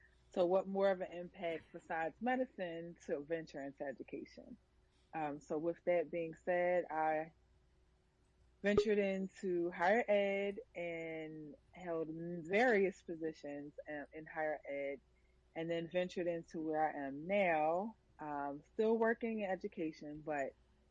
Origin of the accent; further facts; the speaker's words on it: Philadelphia, Pennsylvania, United States; I'm from Philadelphia with a strong heritage of West Indian culture embedded in me. My family's from Antigua.